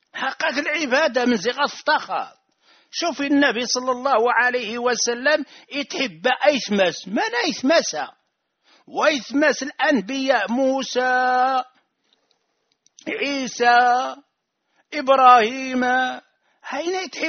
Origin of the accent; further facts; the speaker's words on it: Rif, Morocco; أنا ريفي وأفتخر